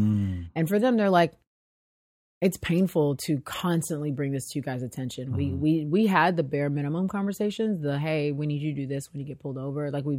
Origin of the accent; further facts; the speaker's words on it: United States; Necessarily just being Black American, but being American.